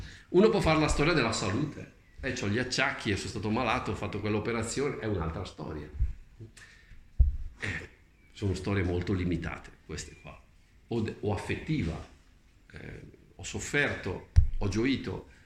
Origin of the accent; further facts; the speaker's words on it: San Zeno Naviglio, Lombardy, Italy; mio paese che è San Zeno Naviglio